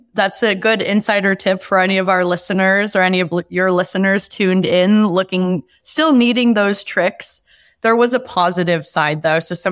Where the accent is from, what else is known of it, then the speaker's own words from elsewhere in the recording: San Francisco, California, United States; also born or lived in Spain; So after college, I actually lived in Spain for a few years. I was teaching English. And I'm from San Francisco